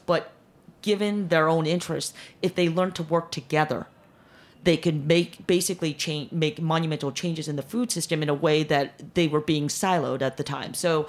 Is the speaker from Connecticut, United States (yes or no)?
no; Chicago, Illinois, United States; also born or lived in Korea; I grew up in Chicago most of my years. I was born in Korea. But I've spent a significant amount of time in New York.